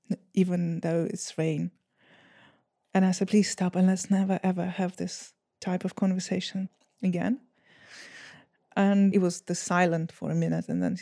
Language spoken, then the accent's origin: English; Bucha, Kyiv Oblast, Ukraine; I'm telling you about the situation that happened in Bucha, which I consider my hometown.